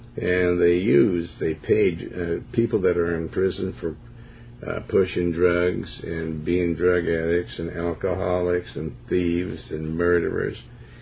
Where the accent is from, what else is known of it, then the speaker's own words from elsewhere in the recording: United States; I was proud of being an American when I was in grade school, but everything's changed now.